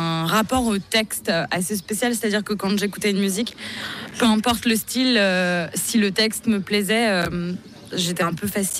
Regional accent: Switzerland; now in Paris, France; je leur dis non, je suis suisse.

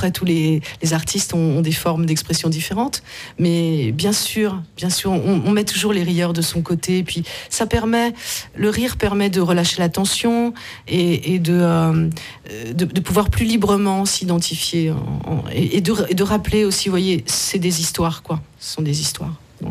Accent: France; Moi, je suis française d'origine.

